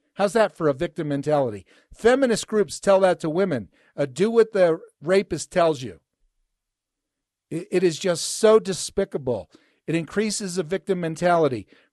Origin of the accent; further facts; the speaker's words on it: Hawthorne, New Jersey, United States; we grew up in New Jersey, in Hawthorne, New Jersey, and sort of on High Mountain, that geologic feature, two-story home.